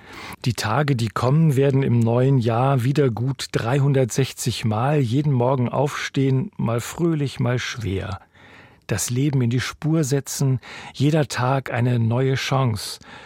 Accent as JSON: {"language": "German", "region": "Northern Germany", "country": "Germany", "tie": "born or raised there", "said": "Beides gibt es im norddeutschen Flachland, wo ich aufgewachsen bin, eher weniger."}